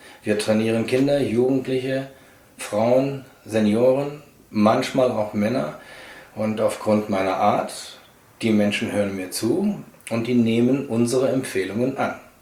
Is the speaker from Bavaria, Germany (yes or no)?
no; North Rhine-Westphalia, Germany; born there; now in Gießen, Germany; Geboren in Nordrhein-Westfalen, seit 2006 auf freiwilliger Basis Gießener und arbeite bundesweit.